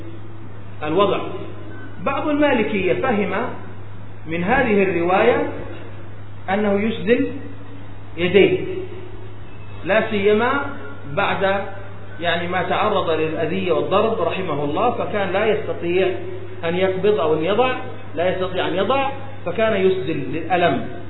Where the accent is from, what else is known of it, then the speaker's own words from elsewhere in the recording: Saudi Arabia; عندنا في السعودية الناس يعني على مذهب الحنابلة عموما